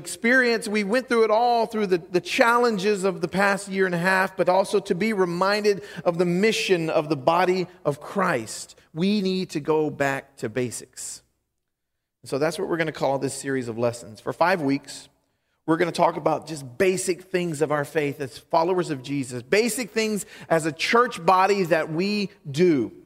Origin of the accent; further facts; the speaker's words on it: Louisiana, United States; I'm from Louisiana. Fall lasts for 30 minutes.